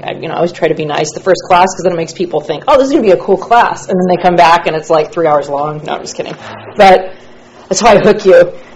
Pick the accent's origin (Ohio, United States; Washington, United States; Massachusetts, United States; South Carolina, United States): Washington, United States; Seattle; also born or lived in Santa Barbara; I'm from Seattle originally. I'm from Washington State. I went to college in Santa Barbara. My family moved to California.